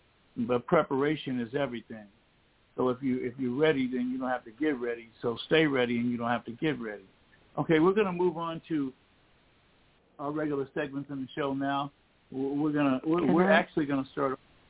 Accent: United States; that we should be so gratified to be Americans, even though we've had the trials and tribulations of being an American

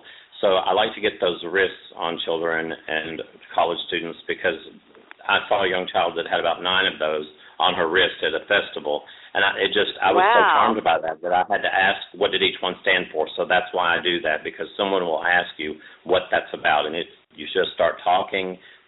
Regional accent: Nashville, Tennessee, United States; now in Arkansas, United States; I grew up in Nashville, Tennessee. I now live in Arkansas, but I still do some songwriting with other people in Nashville

